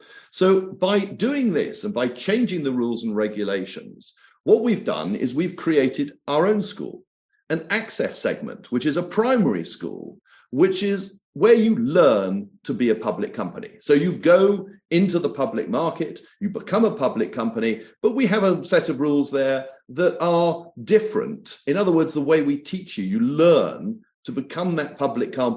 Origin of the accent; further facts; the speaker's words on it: Scotland, United Kingdom; born there; Now, I'm Scottish by birth